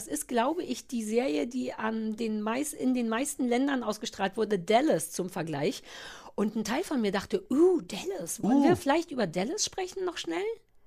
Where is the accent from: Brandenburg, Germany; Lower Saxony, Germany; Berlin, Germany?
Berlin, Germany; ich komme ja auch aus Berlin.